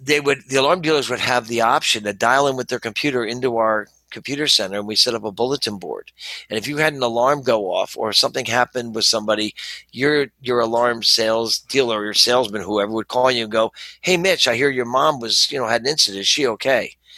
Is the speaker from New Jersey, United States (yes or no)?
yes; Livingston, New Jersey, United States; So, yeah, born and raised in Livingston, New Jersey. That's northern New Jersey.